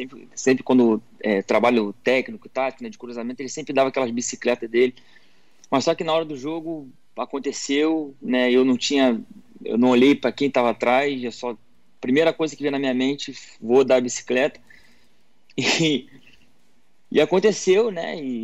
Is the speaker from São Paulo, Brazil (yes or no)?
no; Rio de Janeiro, Brazil; no Rio, que eu sou carioca, e eu já rodei muitos clubes no Rio